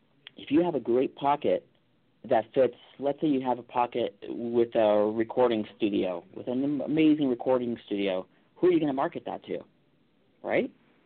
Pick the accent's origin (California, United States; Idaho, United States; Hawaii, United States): California, United States; Calabasas; So I grew up in the Calabasas area and right out of high school, I knew I wanted to get into real estate.